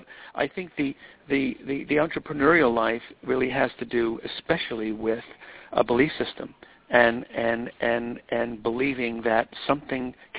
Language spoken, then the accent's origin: English; Babylon, New York, United States; I'm a guy, I was born and raised in Babylon, Long Island, so anybody out there who knows where that is, as a kid from the wrong side of the tracks, was raised by a single mom, raised four kids single-handed.